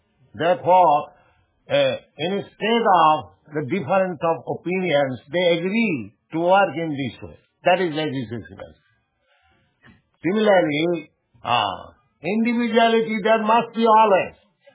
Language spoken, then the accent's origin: English; India; When we speak, we are Indian nation, oneness.